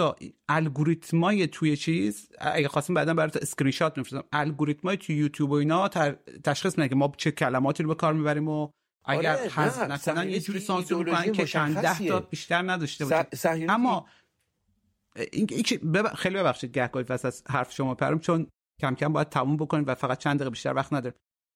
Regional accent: Iran; حتی به عنوان یک ایرانی که از منطقه میام

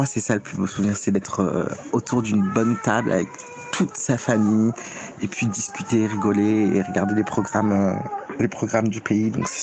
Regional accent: Morocco; je suis marocain.

